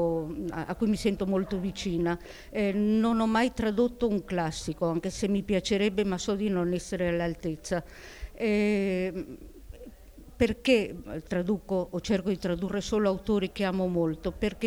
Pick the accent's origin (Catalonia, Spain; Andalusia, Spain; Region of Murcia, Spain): Catalonia, Spain; Barcelona; Io sono nata in Spagna, a Barcellona, ho studiato lì, ho studiato alla scuola italiana perché essendo di origine ebrea non potevo frequentare le scuole spagnole perché non ero battezzata